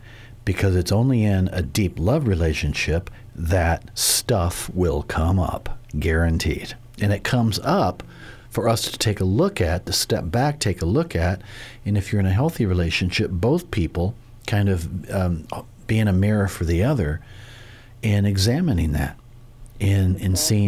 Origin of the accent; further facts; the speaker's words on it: Springfield, Illinois, United States; growing up in Springfield, Illinois